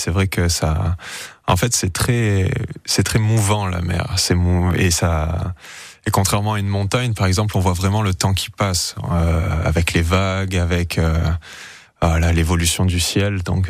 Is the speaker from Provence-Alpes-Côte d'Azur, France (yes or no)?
yes; Carry-le-Rouet, Provence-Alpes-Côte d'Azur, France; moi j'ai grandi à Carré-le-Rouet, ouais. Donc en bord de mer